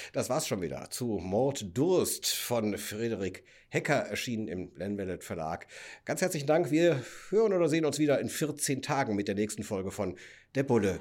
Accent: Cologne, North Rhine-Westphalia, Germany; ich komme aus Köln

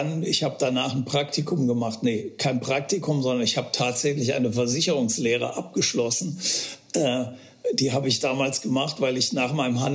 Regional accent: Aachen, North Rhine-Westphalia, Germany; Ich bin ja aus Aachen

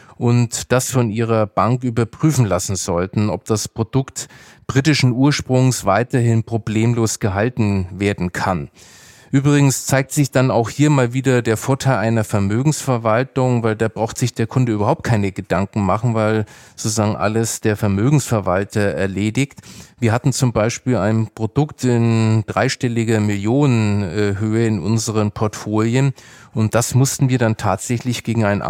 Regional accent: Nuremberg, Bavaria, Germany; Ich bin ja in Nürnberg aufgewachsen

